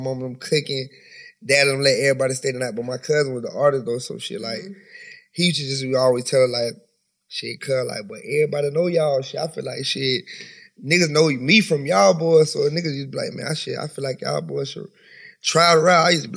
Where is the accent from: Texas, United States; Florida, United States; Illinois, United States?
Florida, United States; Tallahassee; Tallahassee.